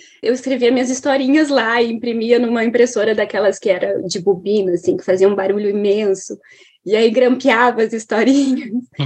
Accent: Vacaria, Rio Grande do Sul, Brazil; A minha região, por exemplo, fala você.

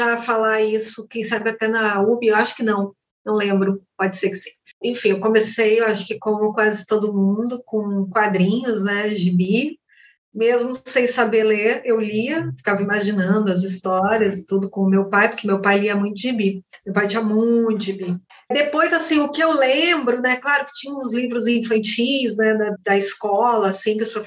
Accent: Três Passos, Rio Grande do Sul, Brazil; E eu venho de uma cidade muito pequena, que se chama Três Passos. Eu nasci em Tenente Portela, mas me criei em Três Passos. É uma do lado da outra. todas ali na fronteira da Argentina, né?

